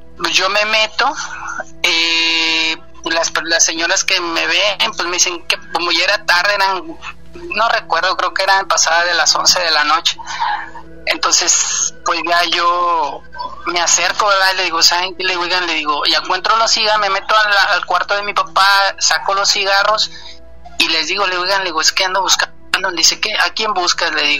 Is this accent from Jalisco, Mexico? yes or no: no; Tampico, Tamaulipas, Mexico; Soy de aquí de Tampico.